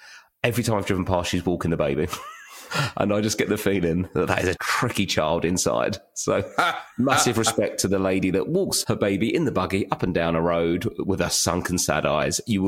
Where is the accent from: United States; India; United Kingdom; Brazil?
United Kingdom; London; I always respected the Warhammer guys because growing up in Southeast London